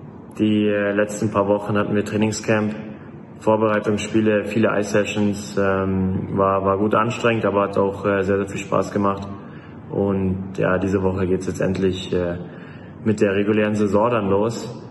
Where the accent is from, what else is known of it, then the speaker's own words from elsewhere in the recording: Germany; für Deutschland bei Olympia zu spielen, Deutschland zu vertreten und einfach für mein Heimatland das Beste zu geben.